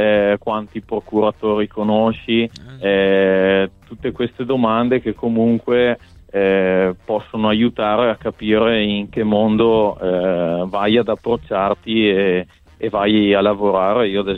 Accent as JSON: {"language": "Italian", "town": "Vicenza", "region": "Veneto", "country": "Italy", "said": "Io comunque sono vicentino, essendo vicentino sono tifoso del Vicenza, come gran parte degli abitanti di Vicenza e provincia."}